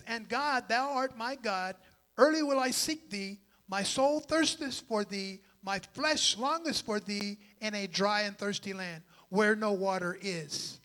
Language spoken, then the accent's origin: English; Selah, Washington, United States; also born or lived in Yakima; I'm a Washingtonian. I was born and raised in Yakima. And I was raised in Selo, Washington, which is 5 miles north of Yakima, up until I was about 12.